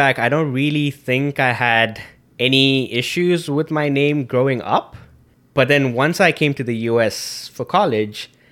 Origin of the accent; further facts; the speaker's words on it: Zambia; So growing up in Zambia, we had different groups of friends, right? We had, you know, people in the Indian community that we hung out with.